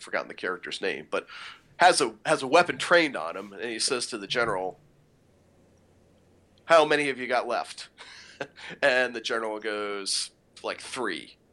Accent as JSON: {"language": "English", "country": "United States", "said": "which didn't mean anything to me because I'm an American."}